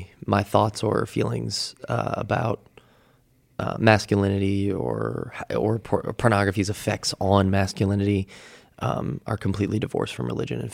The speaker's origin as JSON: {"language": "English", "region": "Midwest", "country": "United States", "tie": "born or raised there", "said": "Yeah, I grew up in the Midwest, so I was in kind of the Bible Belt area, and I grew up in a slightly religious home"}